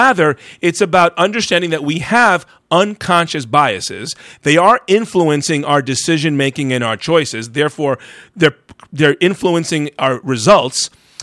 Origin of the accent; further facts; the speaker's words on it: New York, United States; I'm a New Yorker, even though I was living in Colorado at the time.